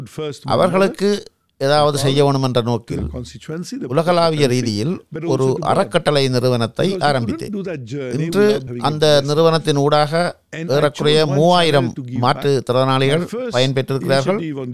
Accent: Mauritius; எனது பூர்வீகம் வந்து தமிழ்நாடு. நான் இந்த தமிழ் பின்னணியையும் மொரிஷியஸ் நாட்டு சூழலையும் இரண்டையும் இசைவாக்கித்தான் நான் வளர்ந்தேன். அதேவேளை நான் ஒரு மொரிஷியஸ் பிரஜையாக இருப்பதற்கு எனது தமிழ் அடையாளம் எந்த ஒரு விதத்திலும் தடையாகவோ இடைஞ்சலாகவோ இல்லை.

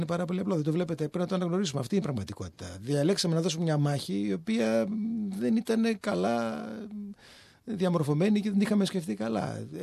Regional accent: Naousa, Central Macedonia, Greece; Είμαι Μακεδόνας από καταγωγή, από πολλές γενιές.

